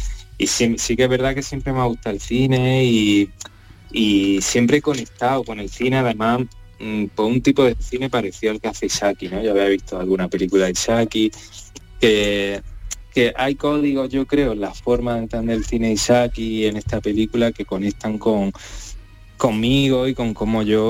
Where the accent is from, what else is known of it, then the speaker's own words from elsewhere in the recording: Granada, Andalusia, Spain; also born or lived in Almería; A ver, si llevas aquí desde pequeño, que toda la familia de mi madre sea de aquí, que mi pueblo de Almería está a 10 minutos de Granada, no me hacen granadino